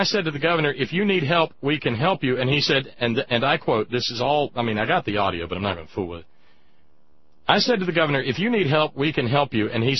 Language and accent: English; Alabama, United States; Where I grew up in Alabama, Sandra, you had two...